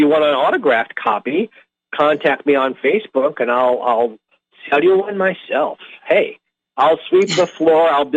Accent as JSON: {"language": "English", "town": "New York City", "region": "New York", "country": "United States", "tie": "born or raised there", "also_born_or_lived": "Randallstown, Maryland", "said": "But for some reason, growing up in New York City and in Randallstown, Maryland, I just didn't know who she was."}